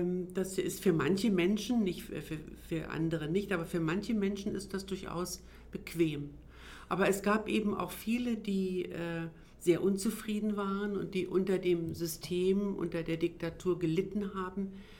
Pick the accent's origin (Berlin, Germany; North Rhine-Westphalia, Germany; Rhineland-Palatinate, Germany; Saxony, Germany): Berlin, Germany; Ich bin in Berlin geboren und auch dort aufgewachsen, in Ost-Berlin.